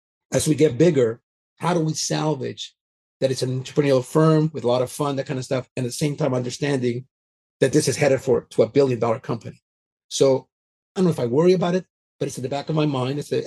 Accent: Canada; So I grew up in Canada, so I'm Canadian.

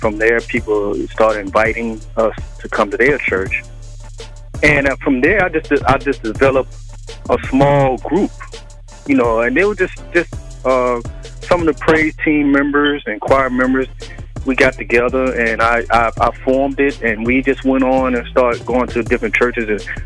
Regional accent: Atlanta, Georgia, United States; now in Waldorf, United States; I'm originally from Atlanta, Georgia. Right now, I live in the DMV area.

